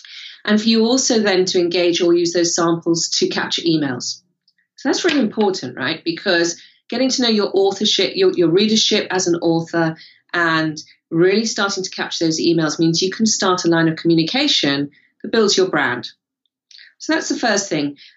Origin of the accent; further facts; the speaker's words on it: United Kingdom; in the UK, you can hear from my accent, Waterstones, to Amazon